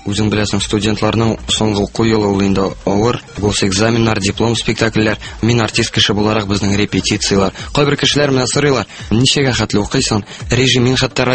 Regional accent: Naberezhnye Chelny, Tatarstan, Russia; born there

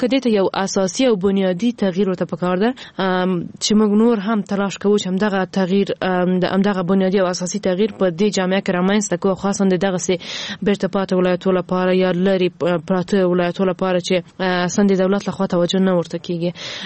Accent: Ghazni, Afghanistan; ما په خپل ولایت کې چې زه هم د غزنی یم

